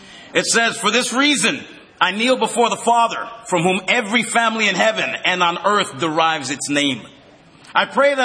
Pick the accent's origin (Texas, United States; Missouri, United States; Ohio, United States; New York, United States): New York, United States; Brooklyn; accent: Brooklyn; if you can't tell by my accent, I'm from Brooklyn. I was born and raised here.